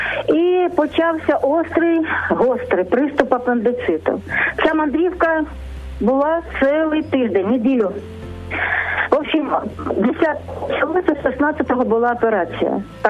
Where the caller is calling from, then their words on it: Zaporizhzhia, Zaporizhzhia Oblast, Ukraine; я з Запоріжжя.